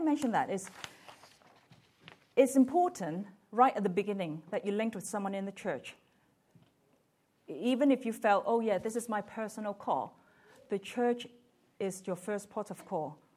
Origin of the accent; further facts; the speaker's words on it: Hong Kong; born there; I was born in Hong Kong and born again in the UK.